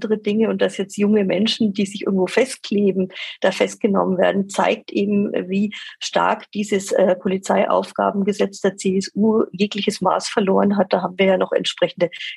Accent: Nuremberg, Bavaria, Germany; Und für mich als Nürnbergerin ist die Sache natürlich ganz klar.

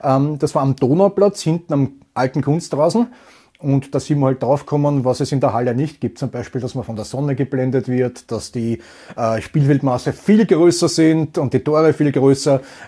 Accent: Vienna, Austria; born there; Ich bin geboren am 28. März 1976, geboren in Wien. Wien 7, 7. Bezirk

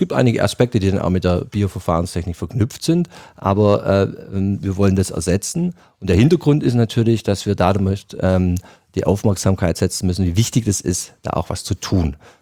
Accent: Southern Germany, Germany; Wie Sie wahrscheinlich meinem Akzent schon ein bisschen raushören, bin ich kein gebürtiger Niederrheiner, sondern komme weit aus dem Süden.

